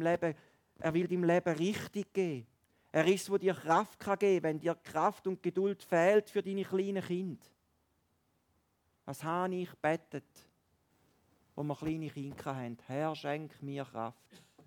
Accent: Valais, Switzerland; Im Wallis, bei uns im Wallis, geht fast alles über Vitamin B. Ich weiss nicht, wie es hier in Bernbiet ist, aber im Wallis ist das so.

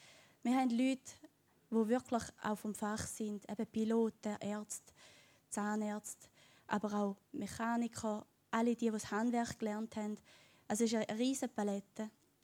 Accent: St. Gallen, Switzerland; auch wenn ich vom Ostblock von der Schweiz komme. Ich bin ursprünglich aus St. Gallen, gehe jetzt aber zu Winterthur arbeiten, wohne in Zweifelden, also bin ich hier im Thurgau und Zürich-Biet unterwegs.

